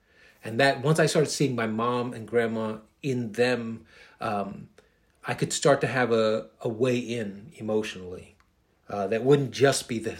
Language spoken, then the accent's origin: English; Queens, New York, United States; I'm a kid from Queens. Maybe it's just that I don't know anything about all this.